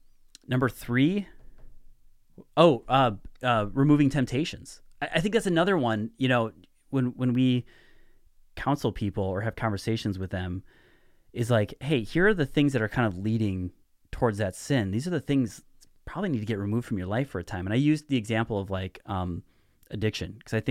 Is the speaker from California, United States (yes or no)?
no; Wisconsin, United States; in our culture in Northeast Wisconsin, and we can both say this because we're both from Northeast Wisconsin.